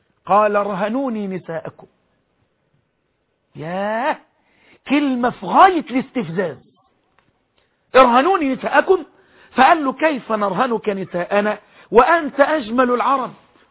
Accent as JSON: {"language": "Arabic", "country": "Egypt", "said": "وكل شوية ناس مغرضة تشعل نار في بلدنا مصر"}